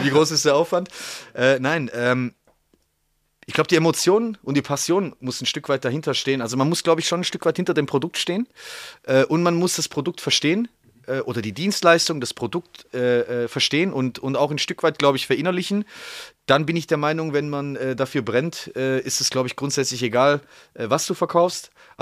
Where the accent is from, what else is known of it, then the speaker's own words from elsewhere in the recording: Baden-Württemberg, Germany; born there; Gebürtig aus dem Ländle tatsächlich, ja.